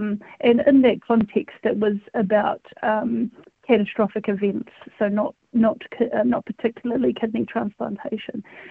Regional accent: Kawerau, Bay of Plenty, New Zealand; born there; also born or lived in Hawke's Bay; kei ahuriri ahau e noho ana. So I was born in Kawirau in the Bay of Plenty, and in the late 70s, we actually made our way down as a whānau to Hawke's Bay and have been here ever since.

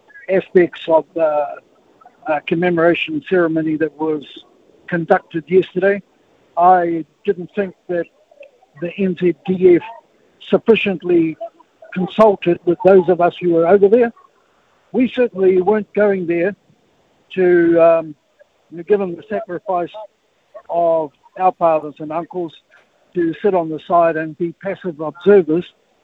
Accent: New Zealand; when we come away from Aotearoa, New Zealand, that we have a good talk

